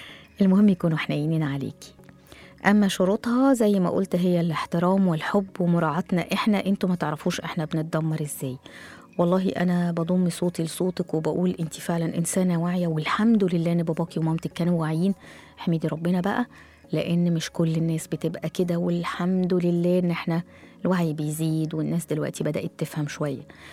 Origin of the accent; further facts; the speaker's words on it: Egypt; وزي ما بيقولوا كده المتدارج عندنا في مصر يعني الدارج عندنا.